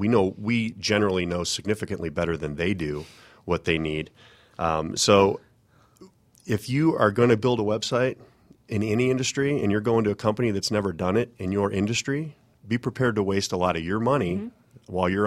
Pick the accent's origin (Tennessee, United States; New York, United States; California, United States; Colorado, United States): Colorado, United States; now in Alpharetta, United States; I grew up in Colorado. I live in Alpharetta now, but my parents are both property managers, or they used to be.